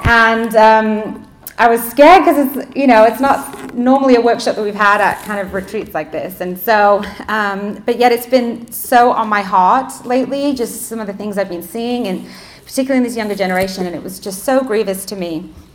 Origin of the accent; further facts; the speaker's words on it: England, United Kingdom; now in United States; originally I'm from England, if you can tell. I don't know. I mean, I'm so American now, my family say. So, but I was born and raised in England.